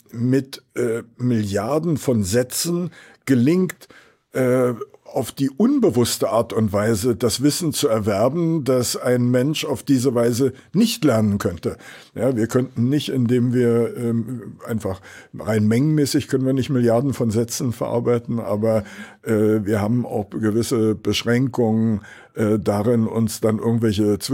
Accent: Berlin, Germany; den Berliner Standort in meiner Heimatstadt Berlin aufgebaut und geleitet

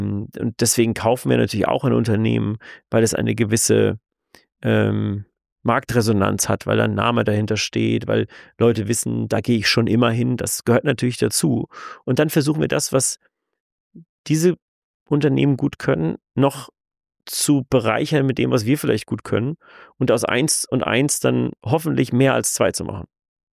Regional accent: Burg Walbach, Bavaria, Germany; Liebe Grüße nach Burg Walbach in der bayerischen Rhön. Das ist meine Heimat und das ist ein so wunderschöner Fleck Erde.

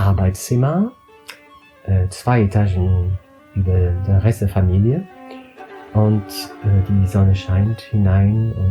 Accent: Strasbourg, Grand Est, France; Ich komme aus Straßburg her, aus dem Elsass, aus Straßburg, aus der schönen Stadt Straßburg.

